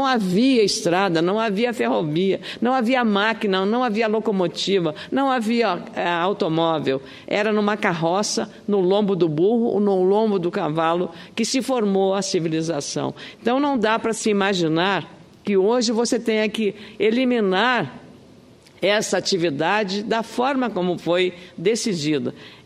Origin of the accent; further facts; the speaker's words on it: Rio Grande do Sul, Brazil; no meu estado do Rio Grande do Sul